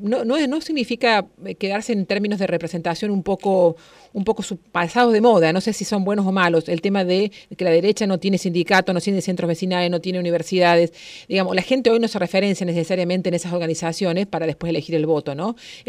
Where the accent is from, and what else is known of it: Córdoba, Argentina